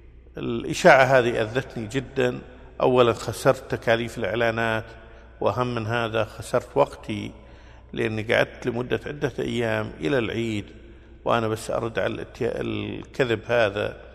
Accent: Kuwait; فاخترت مساجد كل مسجد في منطقة معينة عندنا بالكويت

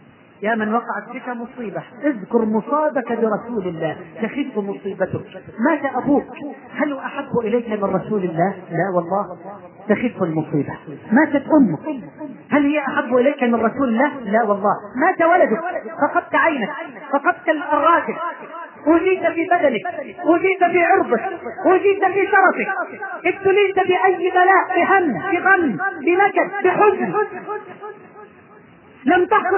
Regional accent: Egypt; بلدنا مصر

